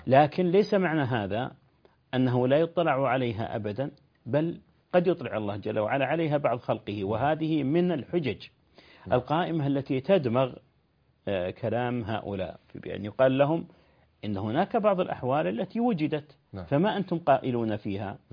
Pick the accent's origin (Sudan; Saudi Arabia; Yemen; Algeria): Saudi Arabia; Riyadh, Riyadh Province; وأنا أذكر أن إحدى المقابر عندنا في الرياض لما احتاج الأمر إلى توسيع الشارع